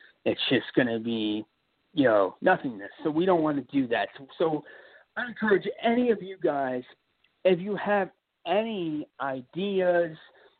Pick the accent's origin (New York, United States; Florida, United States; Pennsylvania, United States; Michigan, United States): Florida, United States; I'm going to go out to California because I'm originally from Florida. Originally from the East Coast.